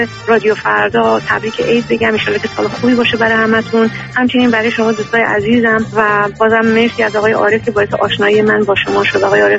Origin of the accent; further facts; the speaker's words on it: Iran; وقتی فهمید که مثلا ما ایرانی هستیم